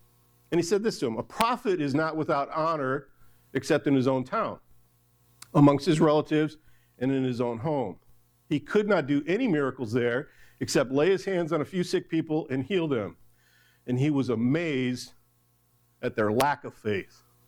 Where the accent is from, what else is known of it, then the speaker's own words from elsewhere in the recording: Michigan, United States; Now, as I grew up in Michigan, there's something about where you were born and raised that's a little special.